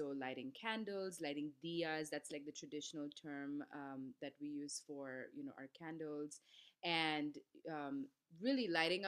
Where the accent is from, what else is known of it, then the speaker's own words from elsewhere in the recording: Mumbai, Maharashtra, India; I was raised on the West Coast. So I grew up in Mumbai, but culturally, I'm from the East Coast of India. So I'm Bengali.